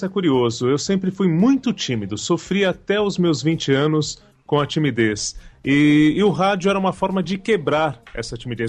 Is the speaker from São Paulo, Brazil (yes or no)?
yes; São Paulo, Brazil; Eu nasci em Moema, depois me mudei pra Campo Belo, que é praticamente a sequência de Moema, Zona Sul.